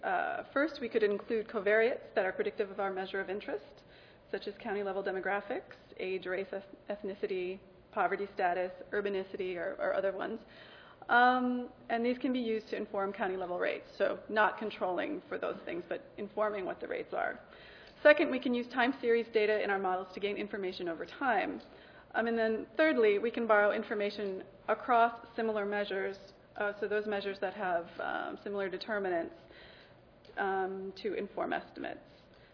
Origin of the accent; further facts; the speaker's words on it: Wisconsin, United States; I'm going to look at Wisconsin, how the in-state Bayes ranks for mortality in my home state did.